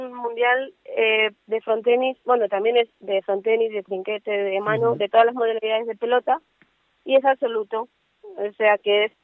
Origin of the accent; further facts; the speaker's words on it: Villa de Don Fadrique, Castilla-La Mancha, Spain; es raro que una chica de la Villa de Donfadrique se ponga a jugar y que juegue tanto, pero mi pueblo siempre creo que trata de acompañarme y estoy contenta por eso